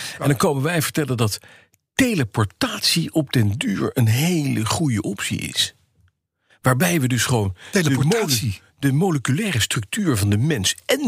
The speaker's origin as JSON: {"language": "Dutch", "country": "Netherlands", "said": "Als Hollander kan je dan in Duitsland kan je niet denken van."}